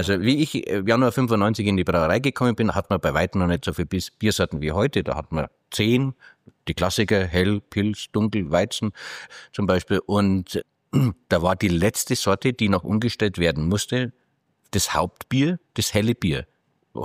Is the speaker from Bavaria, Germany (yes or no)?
yes; Bavaria, Germany; Also, glauben Sie als Franke hier in der Oberpfalz, ne?